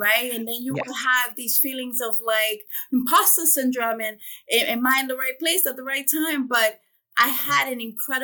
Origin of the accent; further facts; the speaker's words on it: New York City, New York, United States; So I grew up in Harlem. Really, really very poverty neighborhood with a lot of very little resources.